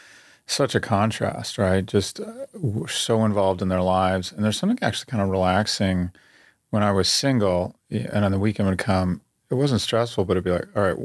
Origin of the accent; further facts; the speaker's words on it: California, United States; And when I grew up in California, the University of California, which is, you know, seminal in my life